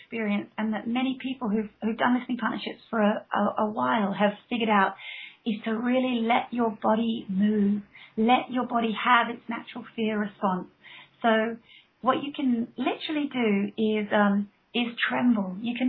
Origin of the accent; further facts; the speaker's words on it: Australia; now in England, United Kingdom; I grew up in Australia, but I live here in the UK now, here in England